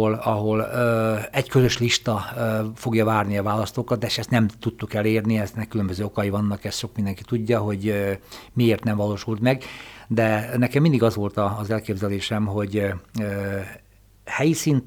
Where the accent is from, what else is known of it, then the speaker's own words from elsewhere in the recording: Szentendre, Pest, Hungary; born there; helyi önkormányzati képviselőként vagyok Szentendrén a szülővárosom